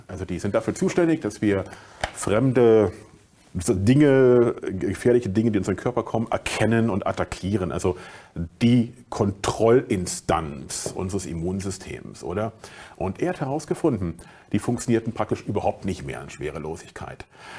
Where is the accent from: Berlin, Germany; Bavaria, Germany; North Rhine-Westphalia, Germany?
Berlin, Germany; Ich bin in Berlin aufgewachsen, in einem Randbezirk.